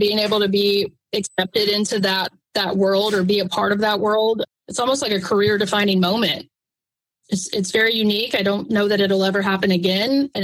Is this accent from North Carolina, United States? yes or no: yes; North Carolina, United States; I'm originally from North Carolina. I didn't grow up with a lot of culture. I grew up on a dirt road in the mountains.